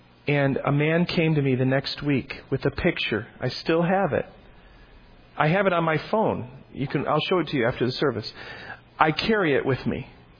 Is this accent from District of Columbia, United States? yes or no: no; Oak Forest, Illinois, United States; also born or lived in Ponchatoula, Louisiana; So I moved from Ponchatoula, Louisiana, back to Oak Forest, Illinois, to be with my father and my stepmom.